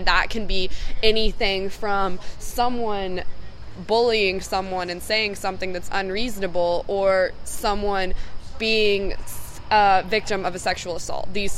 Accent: Bluefield, West Virginia, United States; I'm an undergraduate student at Shepherd University. I study biochemistry, and I'm from Bluefield.

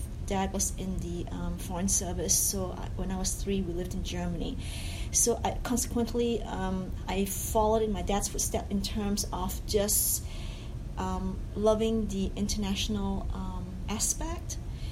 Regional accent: Malaysia; now in United States; I'm originally from Malaysia. Came to the U.S. and I did my undergrad and my graduate work was at Pittsburgh, University of Pittsburgh.

